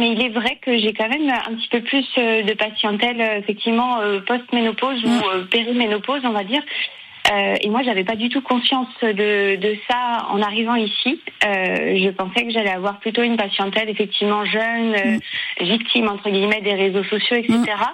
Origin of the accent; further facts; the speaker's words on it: Brittany, France; moi je suis de Bretagne à l'origine, donc proche de la mer